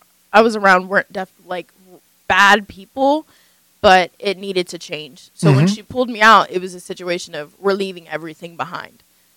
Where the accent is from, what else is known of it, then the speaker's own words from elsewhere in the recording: Athens, Texas, United States; I'm from Athens, Texas.